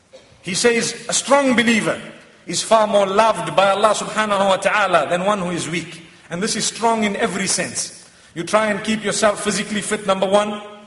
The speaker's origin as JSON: {"language": "English", "country": "Zimbabwe", "said": "I come from Zimbabwe, mashallah."}